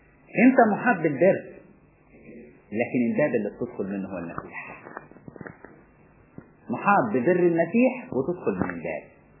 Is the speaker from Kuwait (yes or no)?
no; Upper Egypt, Egypt; انا كنت افتكرها زمان وانا صغير، حتى عندنا في الصعيد